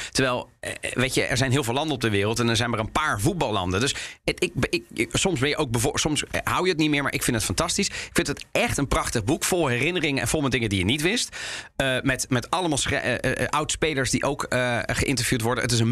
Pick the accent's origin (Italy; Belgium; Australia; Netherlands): Italy; En je bent bevoorrecht als Italiaan.